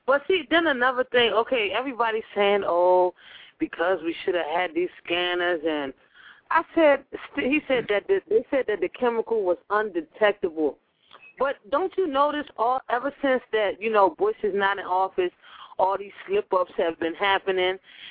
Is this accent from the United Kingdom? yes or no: no; Ibadan, Oyo, Nigeria; I'm from the west side. So I'm from the west side also. So you know, I'm from Oyo State, Ibadan.